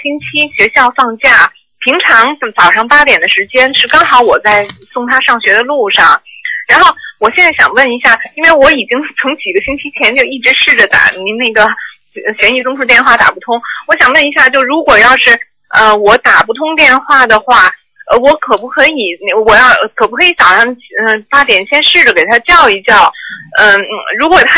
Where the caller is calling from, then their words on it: Melbourne, Victoria, Australia; 那个我是从墨尔本打来的